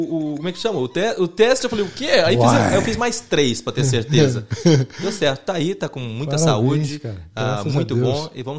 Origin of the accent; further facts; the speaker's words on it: Uberlândia, Minas Gerais, Brazil; Eu sou de Uberlândia. Na verdade, eu nasci em Patos de Minas.